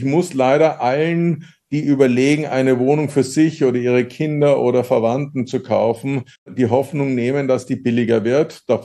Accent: Vienna, Austria; Bei uns in Wien sind das die berühmten Zinshäuser, die auch nach 150 Jahren noch immer ihre Berechtigung haben und ihre Bewohner finden.

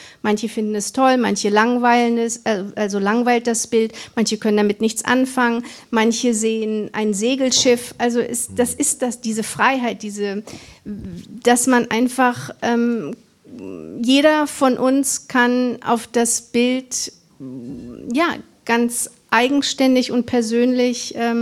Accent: Cuxhaven, Lower Saxony, Germany; born there; ich kannte Cuxhaven überhaupt nicht. Ich wusste auch gar nicht den Ort. Ich kannte den Ort nicht, wo ich geboren bin.

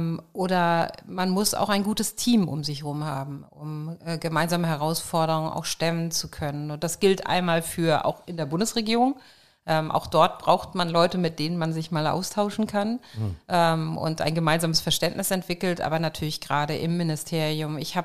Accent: Schwalbach am Taunus, Hesse, Germany; Ich bin seit etlichen Jahren Mitglied der Freiwilligen Feuerwehr in meiner Heimatstadt Schwalbach am Taunus.

